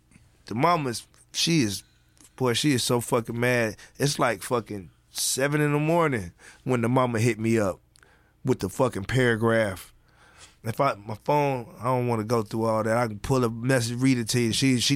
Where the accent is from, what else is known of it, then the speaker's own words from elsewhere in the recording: Fayetteville, United States; So it's the local rapper in my city. I'm from Fayetteville, by half the West Side.